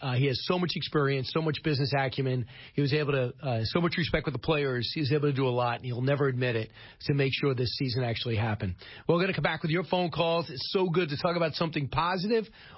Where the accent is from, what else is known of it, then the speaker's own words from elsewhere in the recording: New York, United States; but I've been there a number of times growing up in New York.